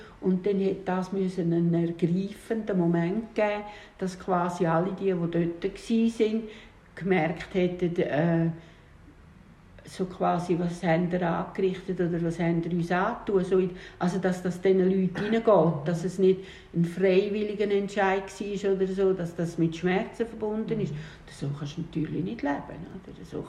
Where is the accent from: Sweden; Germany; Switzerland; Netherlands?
Switzerland; Ich habe gesagt, du hast eine Mami, du hast keinen Papi, aber du bist in der Schweiz gross gekommen.